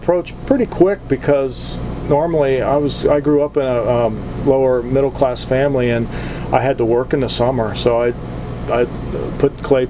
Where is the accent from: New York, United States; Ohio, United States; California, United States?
Ohio, United States; Columbus; I grew up in Columbus, Ohio, so I went to school in Columbus.